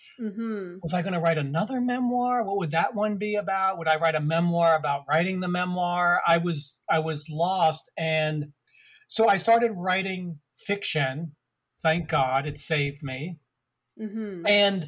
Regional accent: Pittsburgh, Pennsylvania, United States; also born or lived in Brooklyn; I was born in Brooklyn, was raised in Pittsburgh.

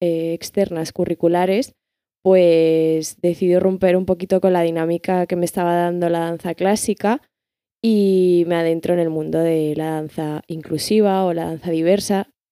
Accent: Galicia, Spain; moved away as an adult; now in Madrid, Spain; Pues yo soy gallega

